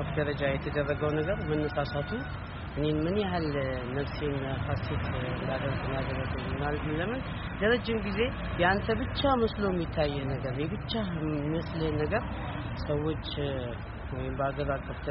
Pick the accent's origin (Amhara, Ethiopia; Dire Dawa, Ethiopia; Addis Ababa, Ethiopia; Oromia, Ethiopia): Dire Dawa, Ethiopia; ከዚራ ውስጥ ድሮ ተወልደን ያደግንበት አካባቢ ምንም ፀሐይ መጥቶን አያውቅም።